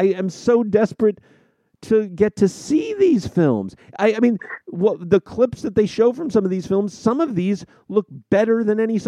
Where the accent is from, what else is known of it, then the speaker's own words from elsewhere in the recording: California, United States; I grew up in California. Jack London is a huge figure there.